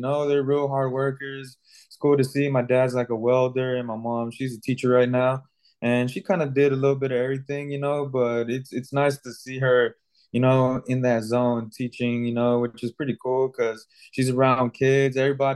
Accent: Houston, Texas, United States; now in Las Vegas, United States; I'm currently in Las Vegas, but I'm originally from Houston.

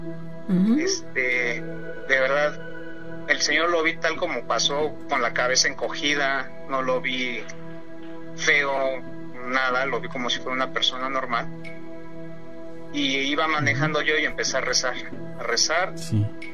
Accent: Nezahualcóyotl, State of Mexico, Mexico; Yo soy del Estado de México, precisamente del municipio de Nezahualcóyotl.

